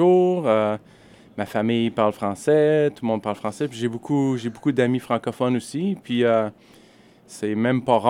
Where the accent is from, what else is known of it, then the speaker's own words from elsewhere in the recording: La Corne, Quebec, Canada; J'ai grandi dans un petit village dans le nord du Québec qui s'appelle La Corne, un petit village de 500 habitants. Et puis j'ai habité là pour jusqu'à temps que j'ai environ 18 ans.